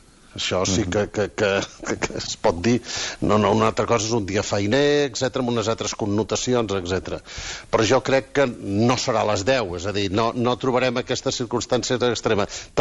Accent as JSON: {"language": "Catalan", "town": "Girona", "region": "Catalonia", "country": "Spain", "tie": "born or raised there", "said": "Doncs jo quan era petit, a Girona, dic a Girona perquè no, diríem una ciutat"}